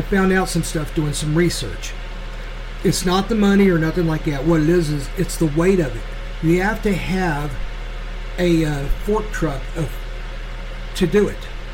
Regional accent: Kansas City, Missouri, United States; I grew up in Northeast Kansas City before my dad decided that it was getting too stupid there and moved us out south.

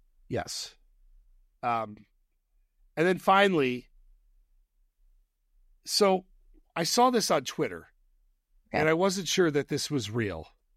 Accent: Fayetteville, Arkansas, United States; I am from Fayetteville.

